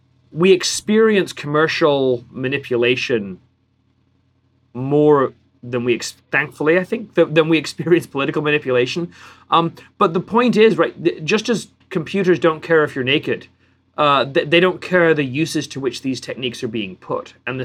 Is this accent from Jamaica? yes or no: no; England, United Kingdom; as an Englishman